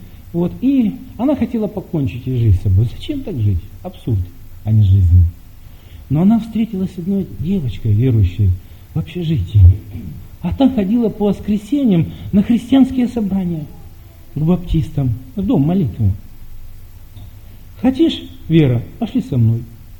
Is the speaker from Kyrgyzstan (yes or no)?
no; Ukraine; now in Germany; нет, я с Украины